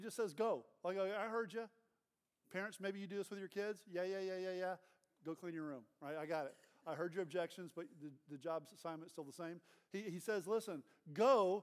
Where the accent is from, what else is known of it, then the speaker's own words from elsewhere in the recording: Austin, Texas, United States; I was introducing myself, and I said, I'm from Austin, Texas.